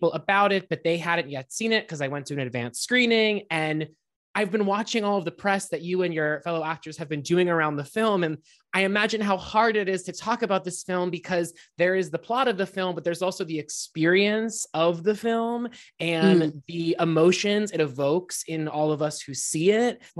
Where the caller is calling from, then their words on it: Brooklyn, New York, United States; I'm calling from Brooklyn, New York, downtown Brooklyn.